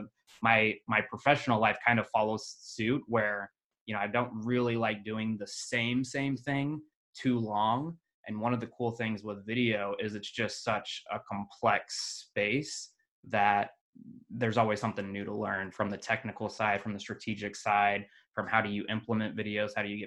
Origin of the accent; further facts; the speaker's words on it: Kansas, United States; also born or lived in Las Vegas / Iowa / Arizona / Utah; I was born in Las Vegas. I was adopted at a very young age, around 2, by my own family. So I quickly moved from Las Vegas to Kansas. So I grew up a country boy, basically, in a city. So not really. Grew up in Kansas.